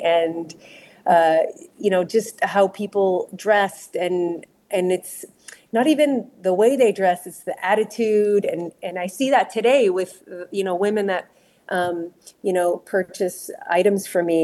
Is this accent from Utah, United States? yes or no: yes; Salt Lake City, Utah, United States; also born or lived in Israel; And so I was born in Israel in 1981, and in 1988, I moved with my family to Salt Lake City out of all the places in the U.S. And I was living in Salt Lake until I was 17 years old.